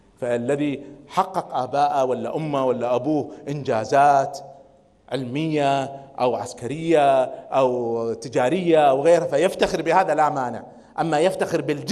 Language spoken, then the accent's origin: Arabic; Kuwait; يعني أنا كويتي، أنا ما اخترت أن أكون كويتي